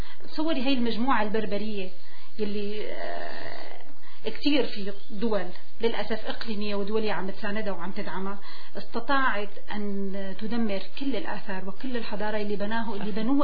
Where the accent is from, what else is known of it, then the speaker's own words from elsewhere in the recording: Syria; أنا ما بقدر كسورية شوف سوريا